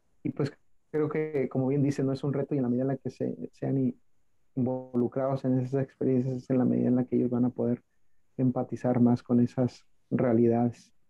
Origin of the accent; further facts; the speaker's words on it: Mexico; iba conduciendo por el país de donde soy originario, México